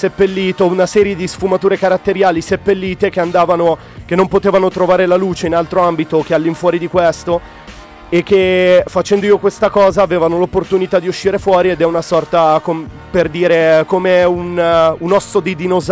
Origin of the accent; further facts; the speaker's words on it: Milan, Lombardy, Italy; io sono di Milano e lui di Trento